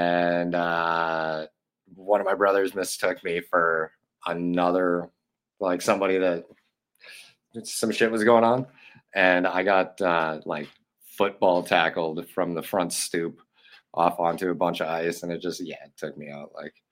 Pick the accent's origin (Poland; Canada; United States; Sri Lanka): Canada; Like, me as a Canadian, I'm super, like, I'm prideful of being Canadian, you know?